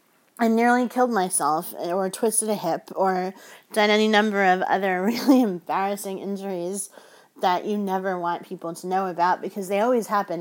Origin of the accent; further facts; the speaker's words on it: California, United States; also born or lived in New Jersey; I grew up on the beach. I grew up first on the Jersey Shore and then in the California coastline